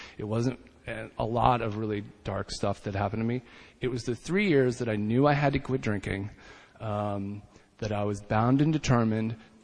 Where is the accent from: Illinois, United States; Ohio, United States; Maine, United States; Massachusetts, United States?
Ohio, United States; Dayton; I grew up outside of Dayton, Ohio, in a very sort of like normal town, USA, where everybody else seemed really normal